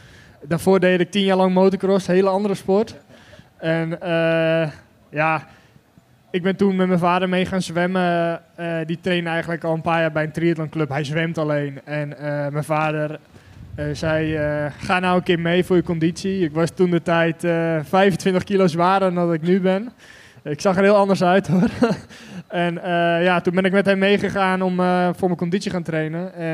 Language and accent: Dutch; Netherlands; Het is voor mij 45 minuten rijden vanaf huis.